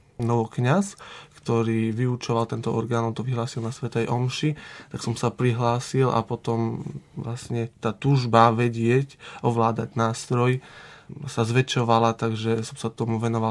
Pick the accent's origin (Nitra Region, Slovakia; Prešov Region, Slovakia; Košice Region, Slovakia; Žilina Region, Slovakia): Košice Region, Slovakia; Krompachy; ja som z Krompách, je to okres Spišská Nová Ves